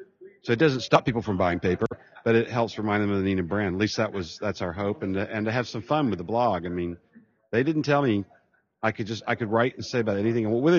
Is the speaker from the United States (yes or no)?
yes; Atlanta, Georgia, United States; But I'm a writer from Atlanta with my own little business